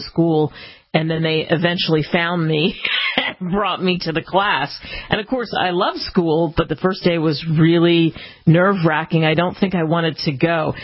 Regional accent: Queens, New York, United States; And I grew up partially in New York, so it was Queens.

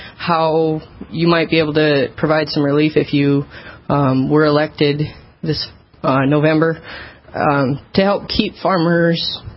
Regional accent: Velva, North Dakota, United States; I'm from the Velva area.

